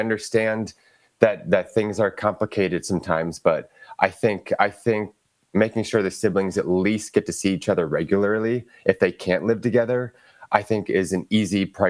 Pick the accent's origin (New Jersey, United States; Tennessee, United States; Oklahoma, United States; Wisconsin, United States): Wisconsin, United States; Milwaukee; I'm from Milwaukee, so this is my city.